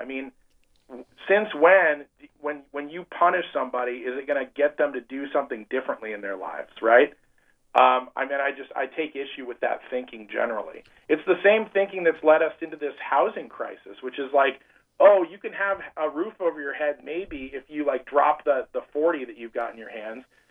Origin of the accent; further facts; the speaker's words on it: Montana, United States; including Idaho and Montana, my home state, have acted on this issue